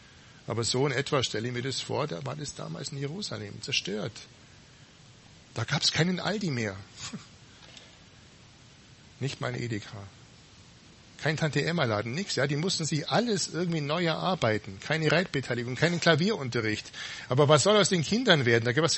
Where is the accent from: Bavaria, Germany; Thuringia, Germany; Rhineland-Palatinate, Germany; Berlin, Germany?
Bavaria, Germany; Buxheim; Ich bin in Buxheim aufgewachsen. Ich hoffe, ihr kennt alle Buxheim. Einfach der Eller entlang, ein bisschen Richtung Ulm und da kommt auf der rechten Seite Buxheim.